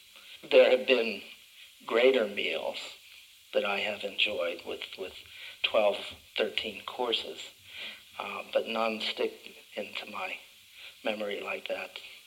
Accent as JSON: {"language": "English", "region": "New Jersey", "country": "United States", "said": "I come from New Jersey. I happen to be a chef for the past 20 years. My ethnic background is Germanic."}